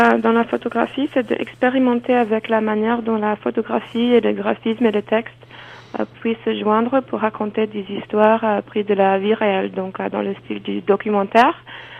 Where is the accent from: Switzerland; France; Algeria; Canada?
Canada; Toronto, Ontario; born there; also born or lived in Riga, Latvia; Je suis d'origine lettonne, mais je suis née à Toronto. Et j'ai passé de 2006 jusqu'à 2010 à Riga.